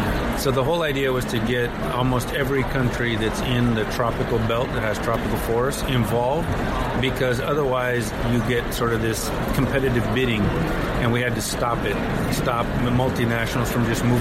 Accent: Papua New Guinea; I grew up in Papua New Guinea. I grew up sort of deep in the rainforest

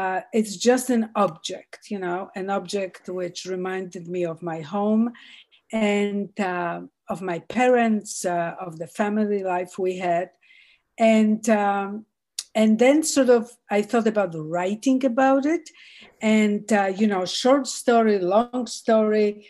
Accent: Poland; now in Canada; Canada, since this is where I immigrated from Poland.

